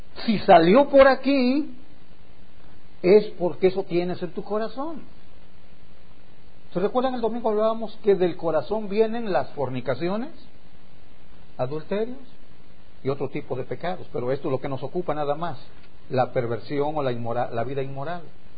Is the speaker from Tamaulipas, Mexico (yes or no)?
no; Mexico City, Mexico; Los mexicanos, especialmente los que venimos de la Ciudad de México